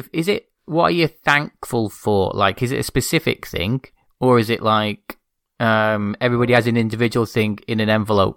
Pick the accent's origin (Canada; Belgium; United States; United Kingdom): United Kingdom; Well, luckily, I'm British, so I don't have to thank anyone for anything.